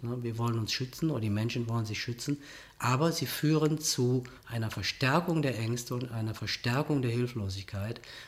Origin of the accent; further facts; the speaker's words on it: Rhineland, Germany; da gibt es bei mir so etwas wie die Gnade der rheinischen Geburt. Also als Rheinländer